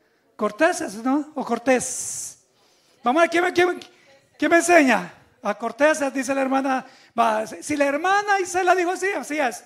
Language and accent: Spanish; Volcán, San Salvador, El Salvador; born there; como por desde Volcán de San Salvador, que fue donde yo nací